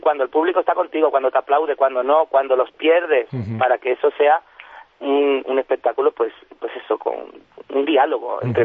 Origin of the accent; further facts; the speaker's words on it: Andalusia, Spain; accent: Andalusian; lo hablo con acento andaluz, pero bueno, lo hablo como puedo